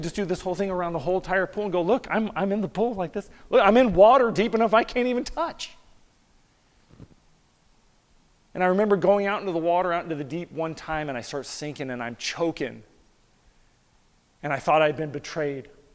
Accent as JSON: {"language": "English", "town": "Salinas", "region": "California", "country": "United States", "tie": "born or raised there", "said": "I remember I grew up in Salinas, California, and I went to swim lessons."}